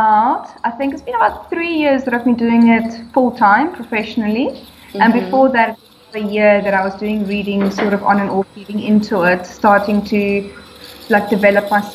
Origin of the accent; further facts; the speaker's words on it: Somerset West, Western Cape, South Africa; now in Durbanville, South Africa; Born and bred from Somerset West, Cape Town. I've moved to Durbanville side of the world about 2 years ago.